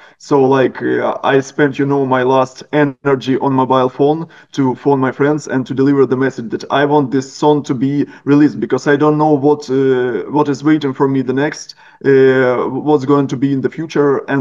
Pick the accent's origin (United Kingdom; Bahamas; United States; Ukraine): Ukraine; Okay, so as you already stated, we are from Ukraine, Homeless Radio.